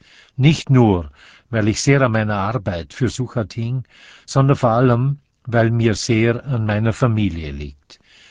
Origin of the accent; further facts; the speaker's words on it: Thüringen, Vorarlberg, Austria; Zunächst für meine Heimatgemeinde Thüringen